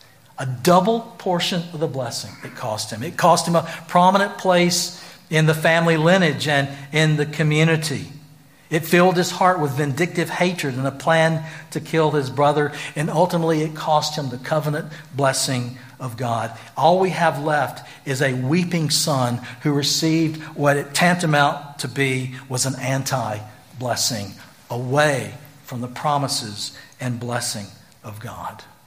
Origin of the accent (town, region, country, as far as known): Greenville, United States; born or raised there